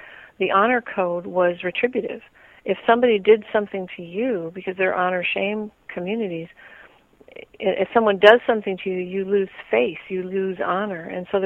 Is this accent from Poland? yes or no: no; Florida, United States; also born or lived in Texas; I'm from Florida and then Texas.